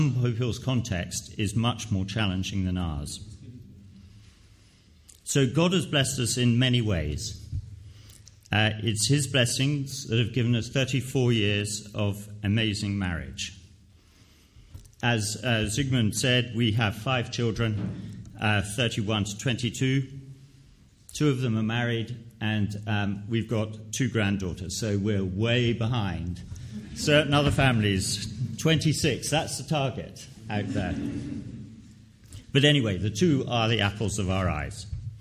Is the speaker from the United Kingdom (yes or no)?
yes; England, United Kingdom; I come from an Anglican family, and as you can tell by my voice, I'm English.